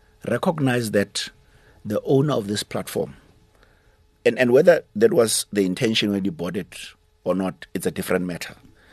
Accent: South Africa; why should I care as a South African that there's this thing, there's this bilateral between South Africa and Vietnam.

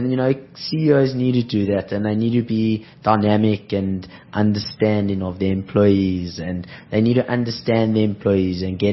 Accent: Johannesburg, Gauteng, South Africa; I'm from Joburg

